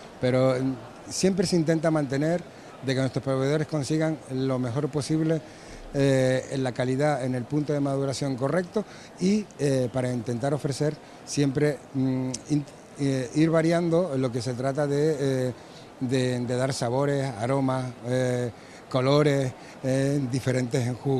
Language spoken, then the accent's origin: Spanish; Canary Islands, Spain; Soy de Tenerife, pero tengo raíces de Gran Canaria y de La Gomera. Pero nada, me considero de Fuerteventura, de Lanzarote, de La Palma, de todos lados.